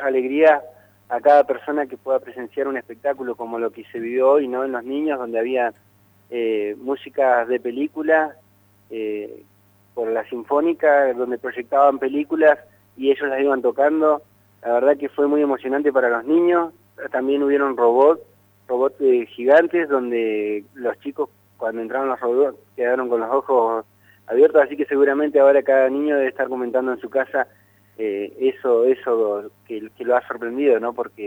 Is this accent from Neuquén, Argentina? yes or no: yes; Loncopué, Neuquén, Argentina; agradecido a ustedes por ser difusores de lo que se viene realizando en mi pueblo